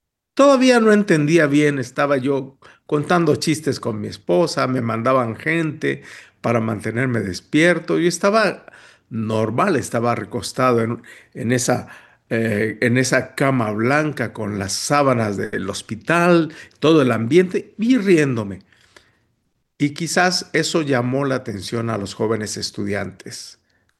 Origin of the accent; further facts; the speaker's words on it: Mexico; Y yo, como buen mexicano, decía, no